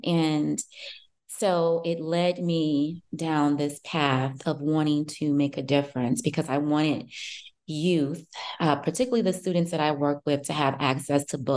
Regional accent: Chicago, Illinois, United States; So I live in Chicago. I grew up in Chicago.

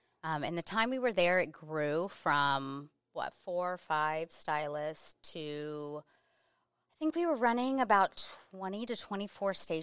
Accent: Florida, United States; Central Florida. So always Florida.

